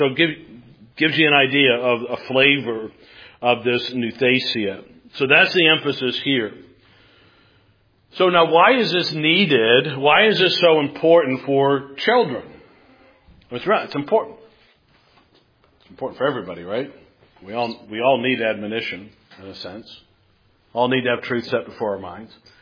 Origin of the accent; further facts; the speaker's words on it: New York, United States; born there; also born or lived in Virginia; When I was a kid, so I grew up in, I was born in New York, moved around a little bit. I spent some years in Virginia. My dad worked at a naval base.